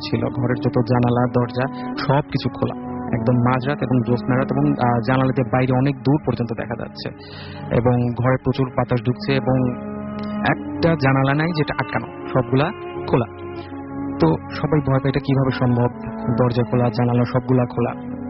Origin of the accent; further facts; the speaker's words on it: Pabna, Rajshahi Division, Bangladesh; আমি এসেছি পাটনা থেকে, আমার হোম টাউন পাবনা মাসুমারির সাথে।